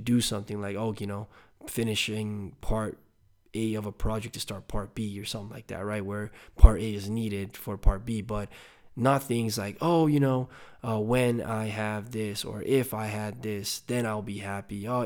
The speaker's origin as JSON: {"language": "English", "country": "Nepal", "moved": "yes", "said": "I was an immigrant from Nepal, so I used to go to the dollar store and buy a $1 recorder and still make it sound good, right?"}